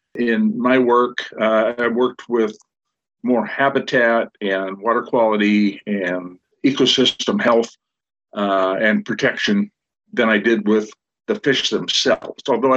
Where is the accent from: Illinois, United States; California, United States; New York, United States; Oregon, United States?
Oregon, United States; Coos Bay; also born or lived in Eugene; I grew up in Coos Bay and Eugene, with a family that were heavily into hunting and fishing and the outdoors.